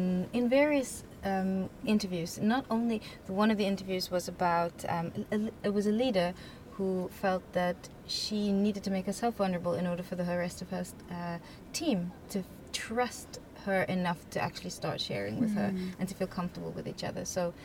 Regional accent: South Africa; as a South African and I'm used to living in a stressed out situation

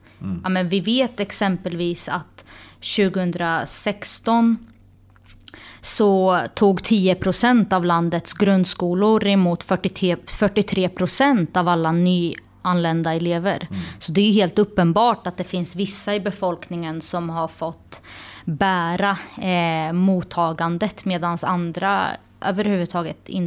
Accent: Hageby, Östergötland, Sweden; där jag själv är född och uppvuxen i Hageby

